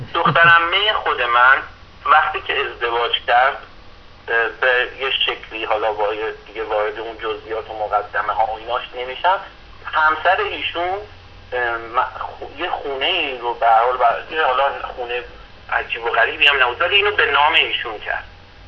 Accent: Tehran, Tehran Province, Iran; moved away as an adult; من زیاد وقتم نیست از ایران اومدم، هنوز یک سال و نیم هم نشده، وسط خیابونای تهران هم بودم

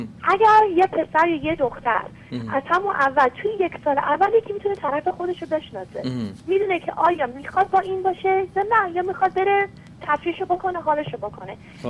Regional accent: Iran; moved away as an adult; now in United States; من یه دختری بودم 18 ساله از ایران پشتم اومدم آمریکا تک و تنها زندگی کردم.

